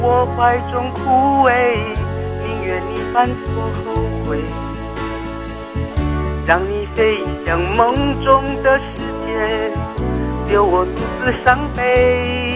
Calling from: Changhua County, Taiwan; 我是彰化的腊肉。

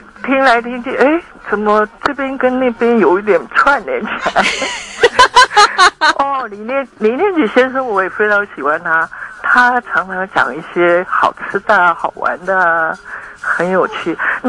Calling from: Taipei, Taiwan

